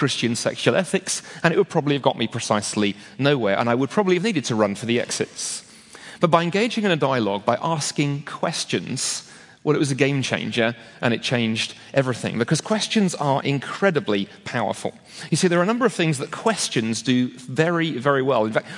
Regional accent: United Kingdom; because I'm British

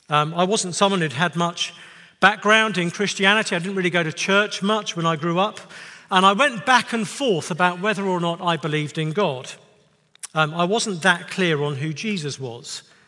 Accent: United Kingdom; Apologies for my strange way of speaking. I am from the United Kingdom. I know I sound like I should have a job on the Death Star.

